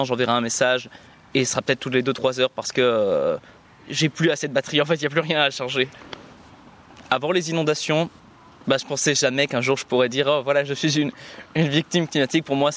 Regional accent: Chaudfontaine, Wallonia, Belgium; je viens de Chauxfontaine, c'est dans la périphérie de Liège. C'était un très beau quartier

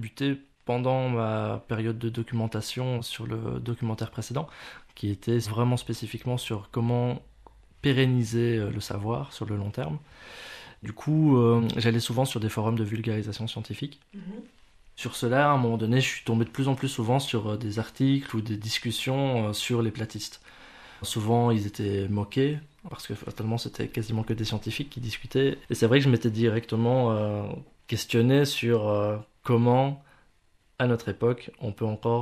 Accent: Mons, Wallonia, Belgium; born there; C'est bien ça, je suis né à Mons.

